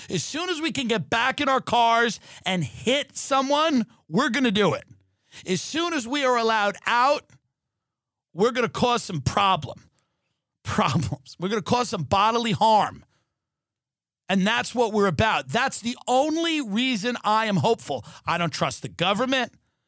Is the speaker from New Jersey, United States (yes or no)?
no; New York City, New York, United States; now in Los Angeles, United States; And as a New Yorker, as a guy that grew up in New York, it's fucking wild to watch, you know, from L.A., you know.